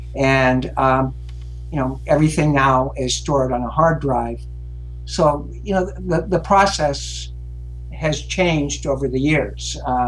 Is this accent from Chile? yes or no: no; Lafayette, California, United States; growing up in Lafayette, in the suburbs of Lafayette, we were out in the valley, and so we had a 40-foot mast antenna for our television